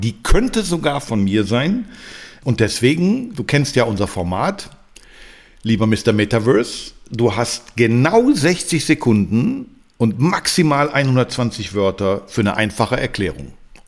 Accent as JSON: {"language": "German", "region": "Berlin", "country": "Germany", "said": "Das als Berliner ist das für mich natürlich ein tolles Beispiel"}